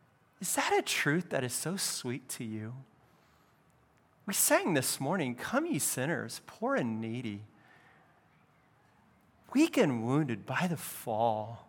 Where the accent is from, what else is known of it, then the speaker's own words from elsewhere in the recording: California, United States; I grew up in California.